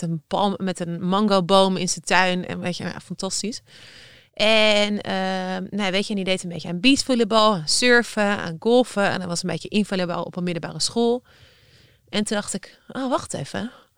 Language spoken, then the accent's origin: Dutch; Amsterdam, North Holland, Netherlands; ik kom uit Amsterdam, ben heel multicultureel opgegroeid.